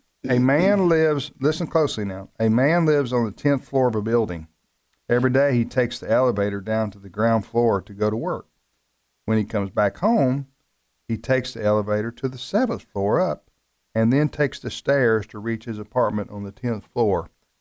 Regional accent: Mississippi, United States; Because I'm from Mississippi.

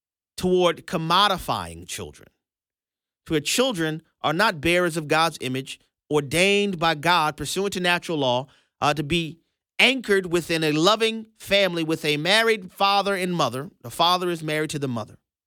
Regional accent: Louisiana, United States; You know, I'm from Louisiana.

